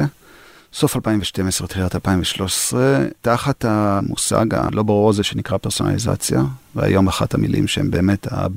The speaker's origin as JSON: {"language": "Hebrew", "country": "United States", "tie": "born or raised there", "first_language": "English", "second_language": "Hebrew", "lives_now": "Israel", "said": "אני גדלתי בארצות הברית, אז יש לי אנגלית, שפת אם"}